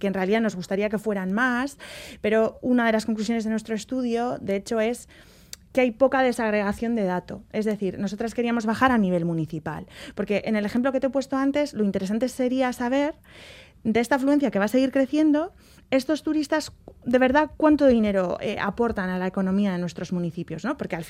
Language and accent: Spanish; Bilbao, Basque Country, Spain; also born or lived in San Sebastián; Yo he vivido 6 años en Donosti y sé lo que es, aunque soy de Bilbao, pues he vivido allí